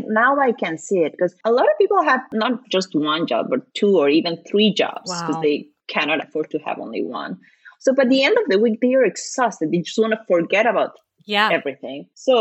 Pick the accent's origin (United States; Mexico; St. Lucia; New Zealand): Mexico; growing up in Mexico, it's weird.